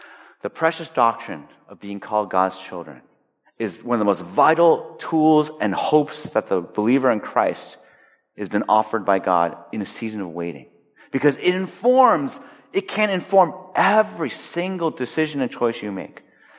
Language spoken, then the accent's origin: English; Los Angeles, California, United States; I said, "Oh, I grew up in L.A.